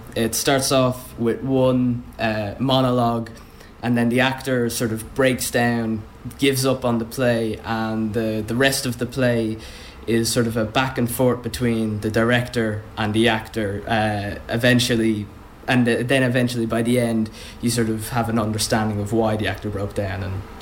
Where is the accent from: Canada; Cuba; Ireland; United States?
Ireland; Inchicore, Leinster; I'm from Inchicore. I'm 15 years old. I go to Clochachillean in Clondalkin.